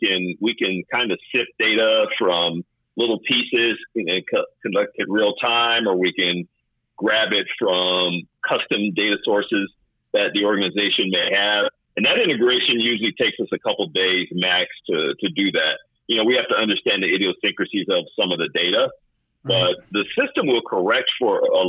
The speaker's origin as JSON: {"language": "English", "town": "Chicago", "region": "Illinois", "country": "United States", "said": "I'm from Chicago, so lots of people, lots of problems to solve."}